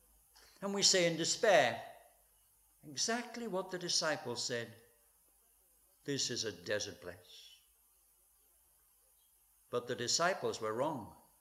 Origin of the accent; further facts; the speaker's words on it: England, United Kingdom; And so as an Englishman, I felt it was my place to be back here